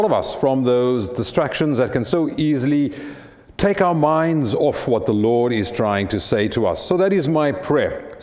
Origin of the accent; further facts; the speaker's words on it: South Africa; I tell you that I am a South African of mixed race origin